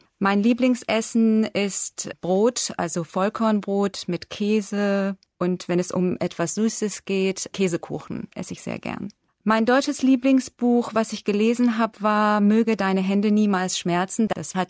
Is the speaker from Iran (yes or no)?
yes; Tehran, Tehran Province, Iran; also born or lived in Munich; ich komme aus dem Iran, aus der Stadt Teheran. Ich bin in München geboren und ich arbeite als Deutschlehrerin an dem Sprachinstitut in Teheran.